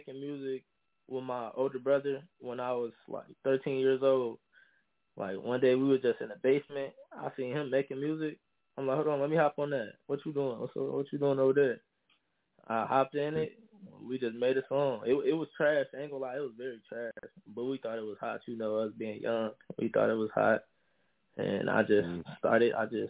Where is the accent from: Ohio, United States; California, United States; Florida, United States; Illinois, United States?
Illinois, United States; Chicago; I was from Chicago, moved to Minnesota.